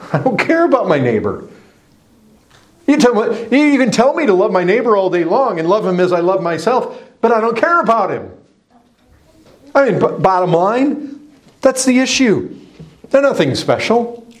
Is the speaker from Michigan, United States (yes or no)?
yes; Michigan, United States; I went to university at Western Michigan University. My hometown was about 20 miles away.